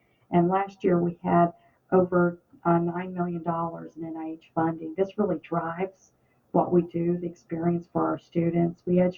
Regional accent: the South, United States; now in Fargo, United States; If I come from the South, so you probably can tell

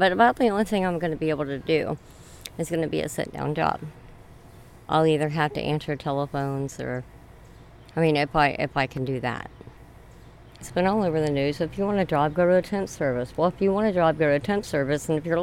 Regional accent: Carlisle, Ohio, United States; I am from Carlisle, Ohio, originally. I moved with my children to Brown County. I established a kitchen in Georgetown, Ohio.

